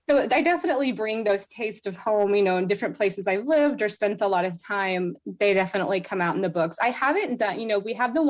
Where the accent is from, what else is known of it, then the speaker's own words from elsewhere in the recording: the South, United States; So I grew up in the South, so there's a lot of strong Southern components, and especially my horror work, because the South's a scary place.